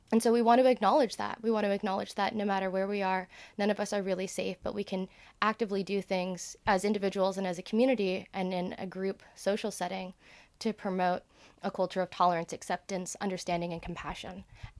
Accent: California, United States; So what comes to mind is like the Showcase Theater that I grew up going to in Southern California, just like off the top of my head.

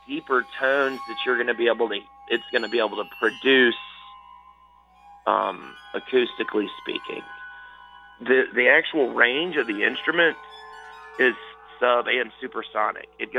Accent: Gulfport, Mississippi, United States; I'm originally from Mississippi Gulf Coast, and so he was in Gulfport, which is my hometown

